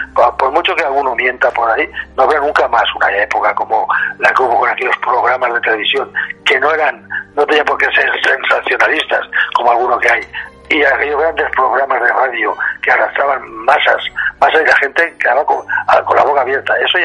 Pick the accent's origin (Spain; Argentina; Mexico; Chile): Spain; yo soy más español que la guitarra.